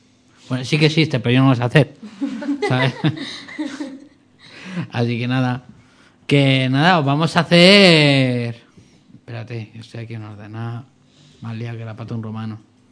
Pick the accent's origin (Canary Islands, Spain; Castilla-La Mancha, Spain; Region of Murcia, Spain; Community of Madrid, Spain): Community of Madrid, Spain; Madrid; pues somos de Madrid, ¿no?